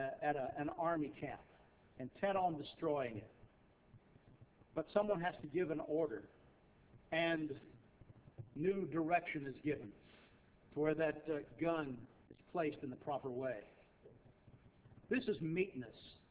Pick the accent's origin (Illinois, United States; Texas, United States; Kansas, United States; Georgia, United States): Texas, United States; You know I'm a Texan, and I don't know about Missourians, but I know about Texans.